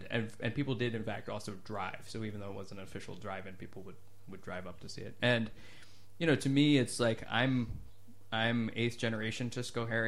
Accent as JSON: {"language": "English", "town": "Alice Springs", "region": "Northern Territory", "country": "Australia", "tie": "born or raised there", "said": "I grew up in Central Australia, and we had the only first run movie theater I had in Alice Springs was the drive-in. So all of my teens were spent going to the drive-in there."}